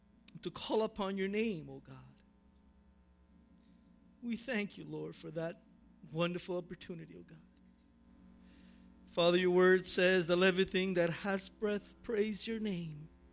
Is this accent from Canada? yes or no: yes; Canada; I mean, it's only 9 months that I'm here, but I'm a Canadian, okay? So Ital-Canadian, we can say that.